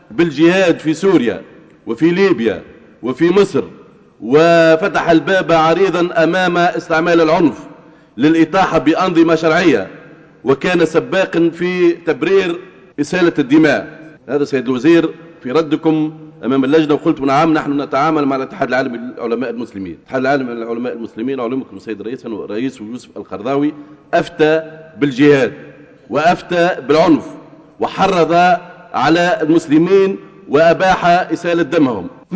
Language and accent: Arabic; Tunisia; عندنا في تونس